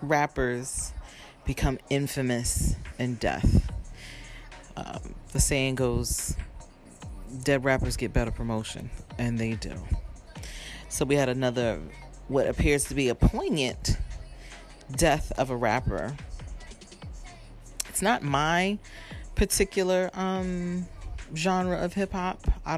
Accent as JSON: {"language": "English", "town": "New York City", "region": "New York", "country": "United States", "tie": "born or raised there", "said": "I'm also from New York City at this time, so hip hop is New York. New York is hip hop."}